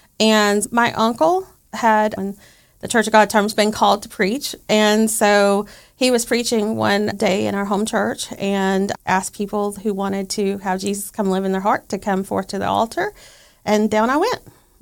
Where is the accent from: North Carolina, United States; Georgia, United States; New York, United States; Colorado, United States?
Georgia, United States; accent: Southern; just a normal Southern girl, which you can probably tell by my accent, by the way.